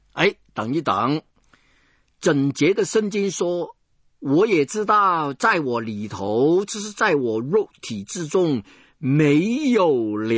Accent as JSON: {"language": "Chinese", "country": "China", "lives_now": "United States", "said": "我们从前中国人呢不离婚的，现在外国人离婚，我们中国人也学会了离婚"}